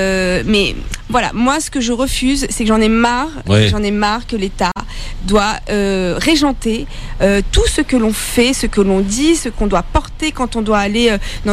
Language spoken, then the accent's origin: French; Algeria; Ah bah après je suis une Algérienne. Hein, donc... je reste une Algérienne